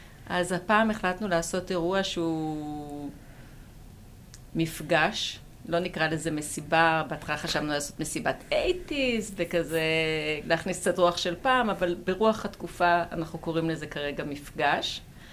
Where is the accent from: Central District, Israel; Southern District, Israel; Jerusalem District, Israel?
Central District, Israel; Kfar Saba; אנחנו הולכים להיות בני 50, חלקנו כבר, חלקנו עומדים להיות בני 50, ורובנו גדלנו בכפר סבא של פעם, כפר סבא של הפרדסים, שהייתה כפר קטן.